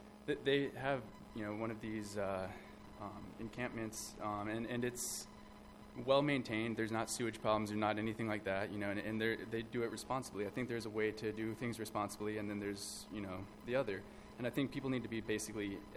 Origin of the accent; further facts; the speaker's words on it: Colorado, United States; I'm from Colorado